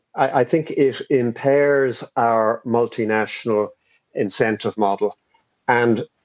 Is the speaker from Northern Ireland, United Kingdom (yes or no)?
yes; Northern Ireland, United Kingdom; now in Ireland; I grew up in Northern Ireland in the 1960s.